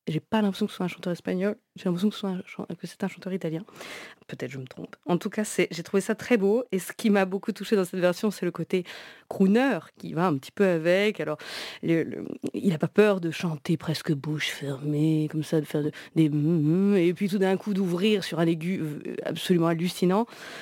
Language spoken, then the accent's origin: French; France; en tant que française, pour moi, il y a un mystère, là.